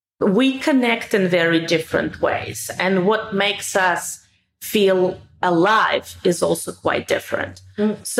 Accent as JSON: {"language": "English", "country": "Russia", "tie": "born or raised there", "said": "growing up in Russia, boys and girls, they are always together."}